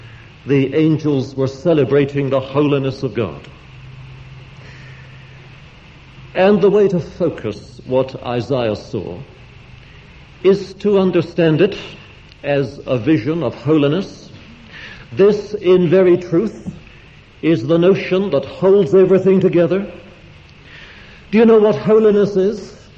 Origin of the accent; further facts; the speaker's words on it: England, United Kingdom; Perhaps it's because I'm English, I prefer the short word to the long one.